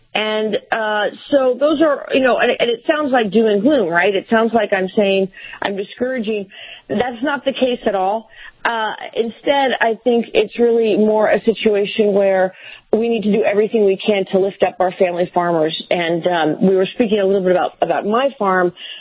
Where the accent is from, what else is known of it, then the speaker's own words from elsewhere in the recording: Mount Vernon, Virginia, United States; You know, I grew up in Mount Vernon, Virginia.